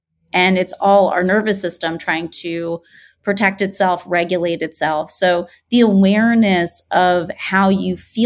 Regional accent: New York, United States; now in Los Angeles, United States; So like I am a New Yorker. I live in Los Angeles now, but just being a born and raised New Yorker, my general walking pace is incredibly fast.

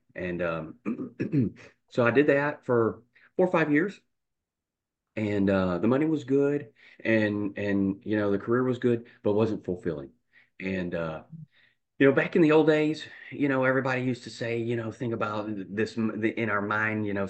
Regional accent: United States; Well, I'm originally from the States. You can tell that by opening my mouth. It's not too hard.

